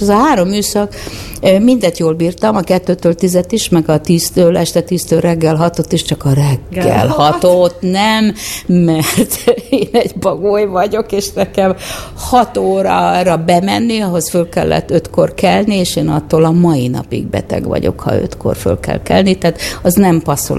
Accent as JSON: {"language": "Hungarian", "town": "Pétfürdő", "region": "Veszprém County", "country": "Hungary", "tie": "born or raised there", "said": "Én Pétfürdőn nőttem fel, egyébként a személyimben Várpalota szerepel, mert amikor én születtem, akkor az már egy szocialista város volt, és Várpalota második kerülete lett Pétfürdő, egyébként ott születtem az üzemi rendelőben"}